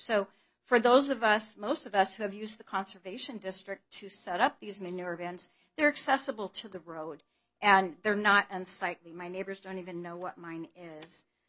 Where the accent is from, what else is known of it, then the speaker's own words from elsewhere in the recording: Washington, United States; from Central Kitsap, and I'm very familiar with setbacks.